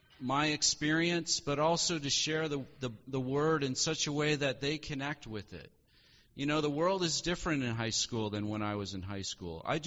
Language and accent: English; Wisconsin, United States; now in New York, United States; I grew up in Wisconsin. There's not all nations necessarily represented in Wisconsin. Moving here to New York, I feel like I'm now in all nations.